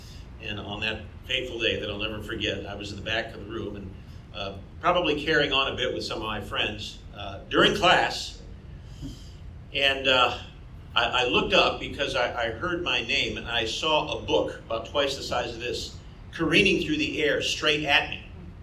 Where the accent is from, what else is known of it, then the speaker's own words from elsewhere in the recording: Detroit, Michigan, United States; I grew up just outside Detroit, or as I've told people for years, I grew up in a small community north of Toledo, Ohio called Detroit, Michigan.